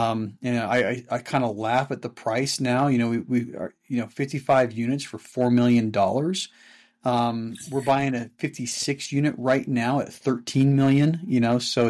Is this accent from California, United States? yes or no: no; Salt Lake City, Utah, United States; Yeah, so born and raised in the Salt Lake area, and you know, it took me a long time to actually start investing here, but born and raised in Salt Lake